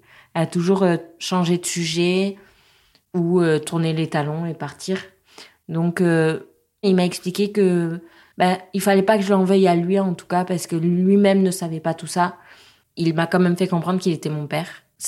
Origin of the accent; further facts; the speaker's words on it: Pau, Nouvelle-Aquitaine, France; J'ai grandi à Pau avec mon papa, ma maman. J'étais fille unique jusqu'à mes 9 ans.